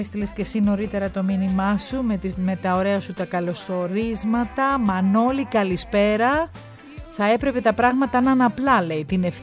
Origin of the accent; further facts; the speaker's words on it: Peloponnese, Greece; Να σου πω ότι και στα δικά μας τα χωριά, εκεί τα Αρκαδικά, κάνουν γιορτή του Κάστανου.